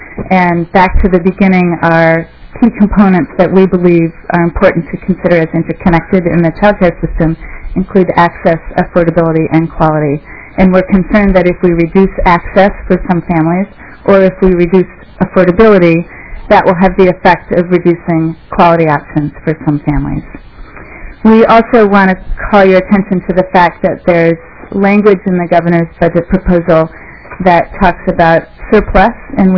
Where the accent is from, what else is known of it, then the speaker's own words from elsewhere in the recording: Lake St. Clair Beach, Minnesota, United States; I grew up in Lake St. Clair Beach when I was three. It's a small community in Washington County